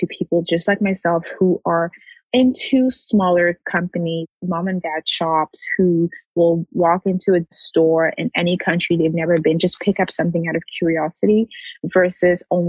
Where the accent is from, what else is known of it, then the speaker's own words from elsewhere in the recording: Nigeria; first language French; English is a second language; now in Toronto, Canada; I was here straight from Nigeria. So I was actually in a French private school back home. So I actually learned how to speak French before I learned how to speak English.